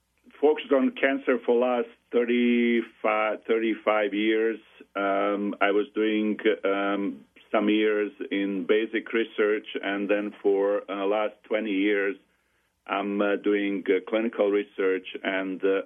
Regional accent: Sarajevo, Federation of Bosnia and Herzegovina, Bosnia & Herzegovina; moved away as an adult; now in United States; I was born and raised and in Bosnia, in Sarajevo, former Yugoslavia, and then I moved to U.S. and I did my residency and in Ohio

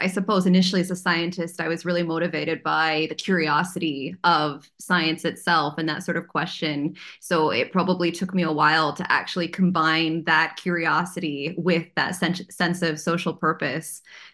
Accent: Champaign, Illinois, United States; So I grew up in Champaign, Illinois. So very much in the heart of the cornfields, but a nice university town.

